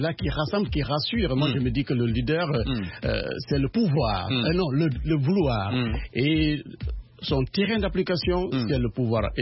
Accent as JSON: {"language": "French", "country": "Guinea", "said": "Chez moi, en Guinée, on avait le responsable suprême de la révolution"}